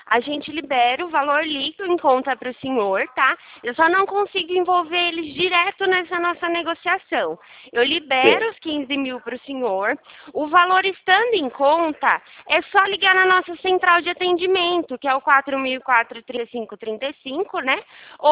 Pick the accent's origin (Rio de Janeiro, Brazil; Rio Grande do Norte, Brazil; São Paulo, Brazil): São Paulo, Brazil; Araras; Eu sou daqui de Araras.